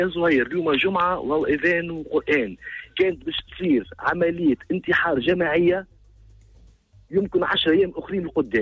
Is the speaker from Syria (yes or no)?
no; Tunisia; اني مواطن تونسي وعندي بطاقه تعريف مكتوب عليها الجمهوريه التونسيه